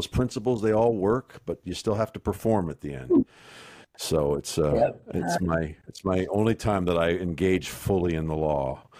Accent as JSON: {"language": "English", "town": "Sarnia", "region": "Ontario", "country": "Canada", "tie": "born or raised there", "moved": "as an adult", "lives_now": "United States", "said": "I was born in Sarnia, Ontario, across from Port Huron, Michigan in 74, and then was raised in Canada till I was 18. We lived in the States a couple of years, but when I was 18, we were in the west coast of Canada, and I moved to the western New York"}